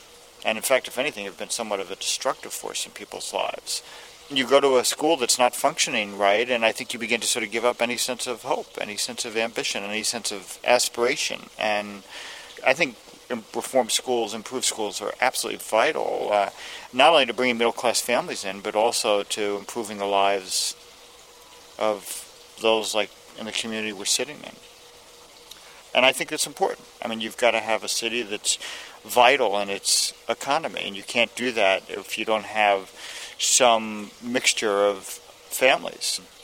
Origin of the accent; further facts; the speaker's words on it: New York City, New York, United States; I'm from New York, and New York is always thinks of itself as the center of the universe, and it is, you know, but also New York is sui generis.